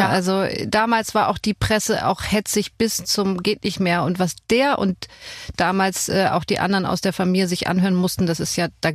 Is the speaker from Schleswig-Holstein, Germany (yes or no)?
yes; Lübeck, Schleswig-Holstein, Germany; also born or lived in Hamburg / Kiel; now in Berlin, Germany; Also ich bin ja in Hamburg geboren, dann in Lübeck groß geworden, Kiel studiert, also so richtiges Nordkind.